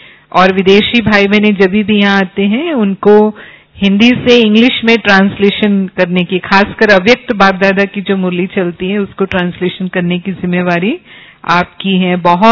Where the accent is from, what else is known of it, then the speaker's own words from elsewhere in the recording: Kota, Rajasthan, India; मैं निकली राजस्थान से हूँ